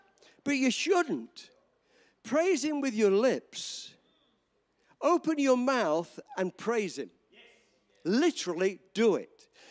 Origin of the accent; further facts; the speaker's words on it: England, United Kingdom; I'm an Englishman. Very reserved, not outgoing at all.